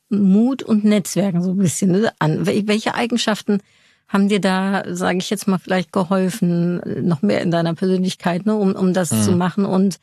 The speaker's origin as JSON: {"language": "German", "country": "Netherlands", "said": "Also ich komme aus den Niederlanden"}